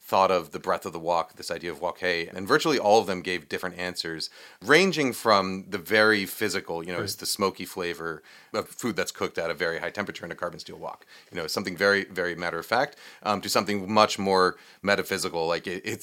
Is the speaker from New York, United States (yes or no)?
yes; New York, United States; so like for me, I grew up in New York, and we grew up eating Cantonese and Hong Kong-inspired Chinese-American food in Chinatown, right?